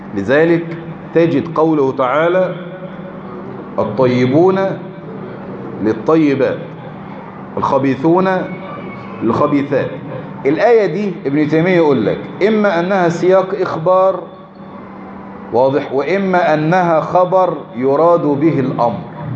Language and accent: Arabic; Egypt; خلاص كده احنا مصريين